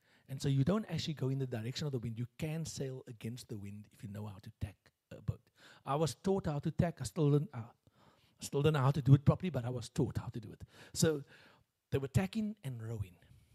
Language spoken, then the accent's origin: English; Cape Town, Western Cape, South Africa; we are all from Cape Town, but we don't all sound the same.